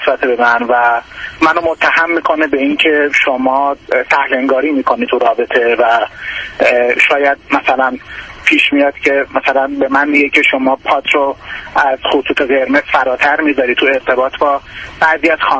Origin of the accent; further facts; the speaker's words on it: Iran; البته ما از ایران هستیم،